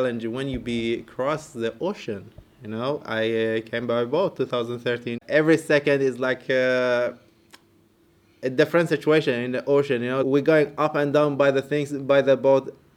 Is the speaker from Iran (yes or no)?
yes; Iran; English is a second language; now in Australia; I'm Iranian, I'm Arabic Iranian